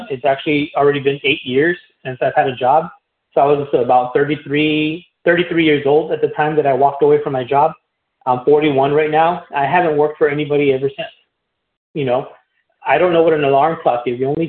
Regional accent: Edinburg, Texas, United States; I am from Edinburgh, Texas.

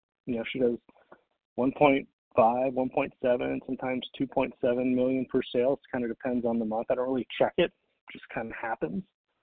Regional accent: Texas, United States; I barely know English. I'm from Texas. What do you mean?"

